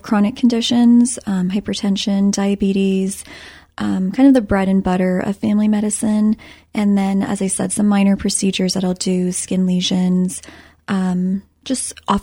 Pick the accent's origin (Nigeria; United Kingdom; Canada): Canada; Toronto, Ontario; moved away as an adult; now in United States; So I'm originally from Toronto, Canada. I moved to the States for my medical training.